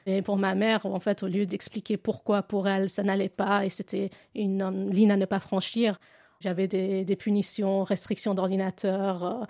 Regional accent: Geneva, Switzerland; now in Lausanne, Switzerland; je suis d'origine indienne, mais j'ai grandi à Genève et depuis 6 ans, j'habite à Lausanne.

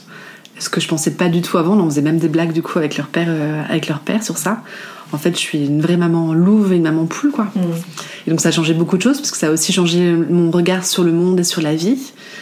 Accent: Toulon, Provence-Alpes-Côte d'Azur, France; now in Paris, France; je découvre ça parce que je viens de Toulon donc c'est vraiment très nouveau

